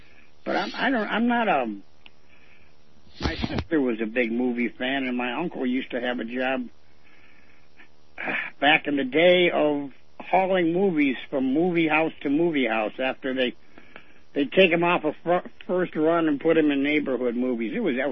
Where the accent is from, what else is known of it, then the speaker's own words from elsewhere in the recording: Cleveland, Ohio, United States; I didn't have the courage to leave Cleveland. I stayed here and built a reputation and a name in my hometown